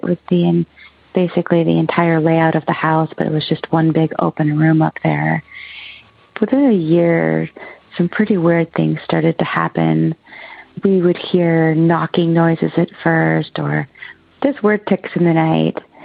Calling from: Oregon, United States; I'm calling from Oregon.

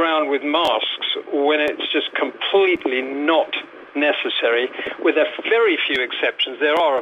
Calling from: Spain; from Fuencarello.

